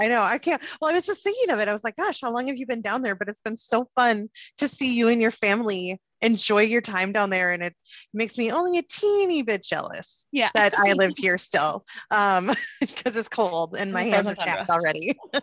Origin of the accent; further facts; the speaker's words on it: Sauk Rapids, Minnesota, United States; now in St. Cloud, United States; we live in St. Cloud. He gives me a hard time because I'm from Stock Rapids